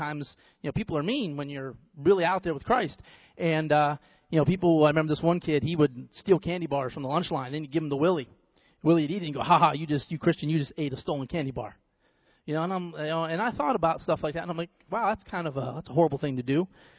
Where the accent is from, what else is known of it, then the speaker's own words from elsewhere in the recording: Youngstown, Ohio, United States; I'm from Youngstown, Ohio. So just for you, for all my Ohio people, OH!